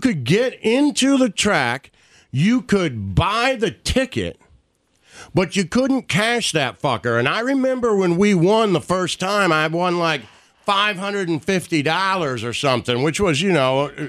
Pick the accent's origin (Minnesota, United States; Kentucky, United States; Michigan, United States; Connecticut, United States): Michigan, United States; Detroit; Well, I'm from Detroit originally, and, you know, similar story. I grew up probably about 2 miles away from the horse track in Detroit